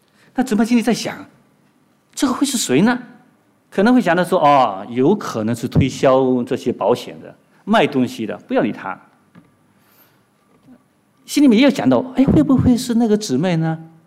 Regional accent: China; 我们从中国过来，我们最希望自己做一个有福气的人

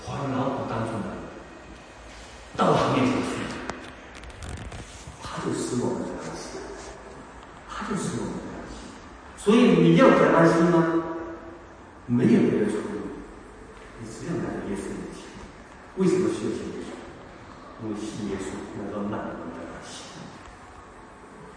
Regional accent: China; moved away as an adult; now in Australia; 我们都是中国过来的

